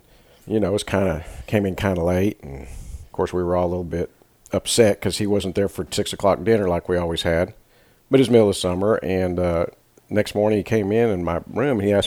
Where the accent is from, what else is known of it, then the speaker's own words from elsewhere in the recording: Roswell, New Mexico, United States; I grew up in Roswell. Being Hispanic, you know, all the little Hispanic boys and girls, we just kind of looked up to her.